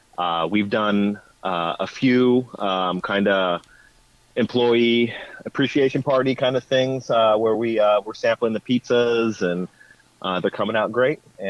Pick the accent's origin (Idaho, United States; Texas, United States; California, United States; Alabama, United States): California, United States; San Diego; I grew up in San Diego, big beer city, knew a lot of people at breweries.